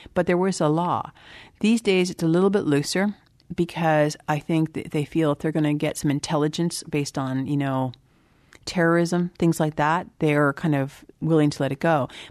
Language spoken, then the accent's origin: English; Canada; being a Canadian